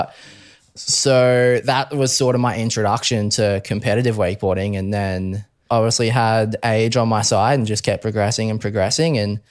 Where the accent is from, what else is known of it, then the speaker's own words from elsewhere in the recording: Brisbane, Queensland, Australia; So Brisbane boy, born and raised, always grew up in Brisbane. And I guess, for me, I was always near the water. So, I grew up on the river.